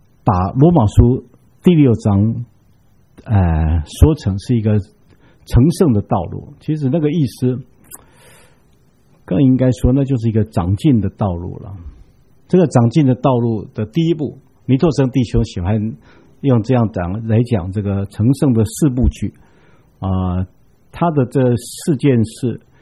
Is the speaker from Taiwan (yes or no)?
yes; Taiwan; 我们台湾人都说啊